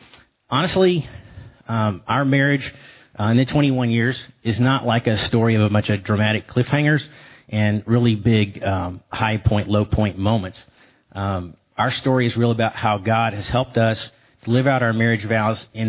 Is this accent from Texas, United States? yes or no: yes; Dallas, Texas, United States; And my family growing up in Lake Highlands was pretty much a picture-perfect family.